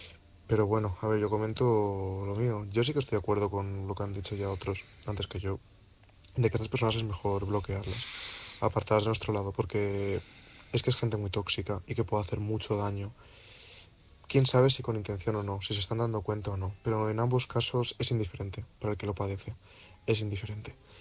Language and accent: Spanish; Valencia, Valencian Community, Spain; now in Madrid, Spain; Yo estuve en Fuenlabrada viviendo hace ya unos cuantos años. Yo es que soy de Valencia